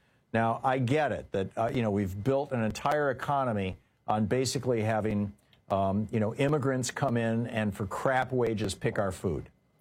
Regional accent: Michigan, United States; I grew up in Michigan. We studied tariffs when I was in elementary school, in like fourth, fifth, sixth grade civics class.

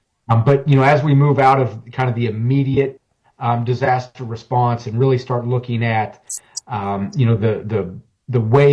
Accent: Kansas, United States; You know, I'm here from Kansas.

